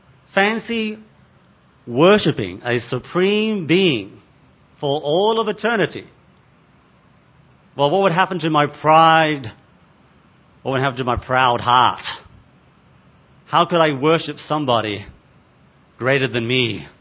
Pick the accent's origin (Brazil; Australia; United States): Australia; Sorry, I'm Australian.